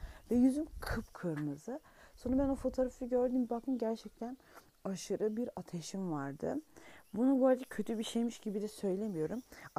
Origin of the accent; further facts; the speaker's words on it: Bolu, Turkey; Evet, şu an köyümüzdeyiz. Ben aslen Bolulu'yum. Bunu söylemiş miydim hatırlamıyorum ama Bolu'nun Göynük ilçesinin bir köyündeyiz. Ve çok küçük bir köy. Bu köyü şöyle düşünebilirsiniz. Ya belki 50 tane hane vardır. Bu 50 hanenin 30'u zaten akraba.